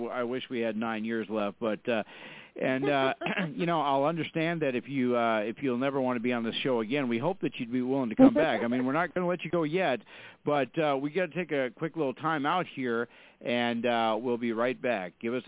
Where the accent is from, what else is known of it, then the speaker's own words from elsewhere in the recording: Fargo, North Dakota, United States; when I tell everybody I'm from Fargo, North Dakota, from people I talk to that I book on the show, I say where I come from, we have four seasons, winter, flood, road construction, and football.